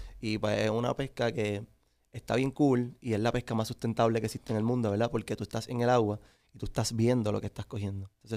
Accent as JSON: {"language": "Spanish", "town": "Cidra", "country": "Puerto Rico", "said": "Yo soy de Sidra, Puerto Rico. De acá, de pegadito a las montañas."}